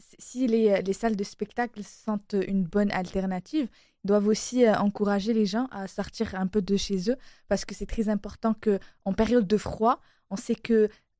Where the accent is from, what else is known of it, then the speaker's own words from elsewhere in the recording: Morocco; moi, comme vous savez, je viens du Maroc. Et donc, c'est un pays qui est assez chaud.